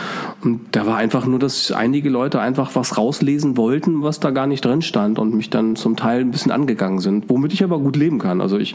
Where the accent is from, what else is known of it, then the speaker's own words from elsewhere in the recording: Schleswig-Holstein, Germany; Ich bin Schleswig-Holsteiner. Ich bin an der Ostsee groß geworden.